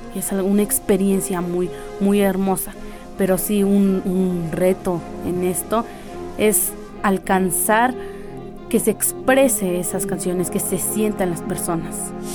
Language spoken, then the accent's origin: Spanish; Santiago Matatlán, Oaxaca, Mexico; vengo de Santiago Matatlán, Tlacololo, Oaxaca. Pues Santiago Matatlán es un lugar mundialmente reconocido como la capital mundial del mezcal